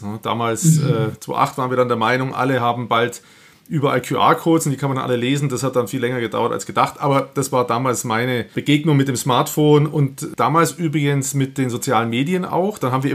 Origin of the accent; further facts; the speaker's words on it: Nuremberg, Bavaria, Germany; ich komme aus Nürnberg